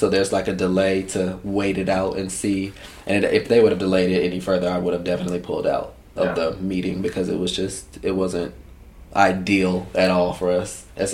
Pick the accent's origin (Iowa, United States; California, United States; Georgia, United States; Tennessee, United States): Georgia, United States; Marietta; So I was raised in Georgia, Atlanta, Georgia area. Actually, Marietta, Georgia, which is metro Atlanta.